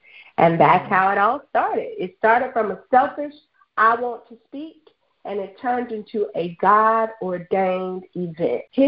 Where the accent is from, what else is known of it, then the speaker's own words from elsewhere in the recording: Bessemer, Alabama, United States; I grew up in Bessemer, Alabama, but I went to Birmingham City Schools. I graduated from Ramsey High School, and from there I went on to the University of Alabama.